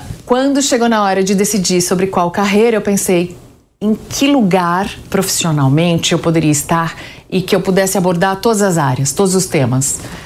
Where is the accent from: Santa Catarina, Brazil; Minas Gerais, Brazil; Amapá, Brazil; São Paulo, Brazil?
São Paulo, Brazil; Itanhaém; born there; Eu nasci em Itanhaém, mas a minha família inteira é de Amparo, no interior de São Paulo.